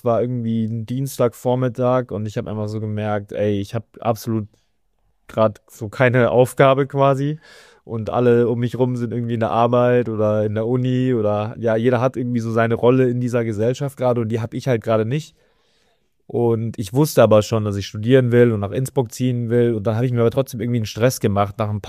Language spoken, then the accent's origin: German; Bavaria, Germany; wir kommen aus Bayern.